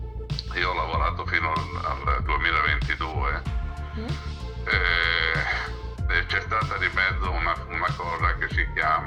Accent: Milan, Lombardy, Italy; sono milanese, vivo a Milano e questa è la mia base da cui parto per fare quello che faccio

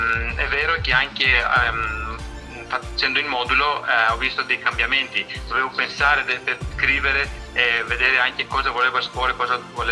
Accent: Athens, Attica, Greece; Italian is a second language; now in Padua, Italy; si capisce subito dal mio nome che sono greco, sono di origine greca, sono nato e cresciuto ad Atene e adesso abito in Italia da certi anni, a Padova, sinceramente.

